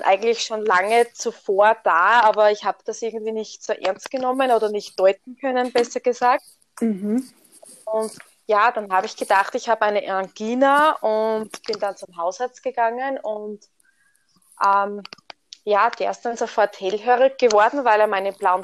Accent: Styria, Austria; accent: Styrian; Steiermark.

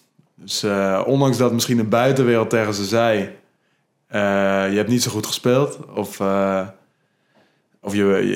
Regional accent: North Holland, Netherlands; Dus vanuit mijn ouders en de omgeving waar ik ben opgegroeid, dat West-Friesland, dat staat voor nuchterheid.

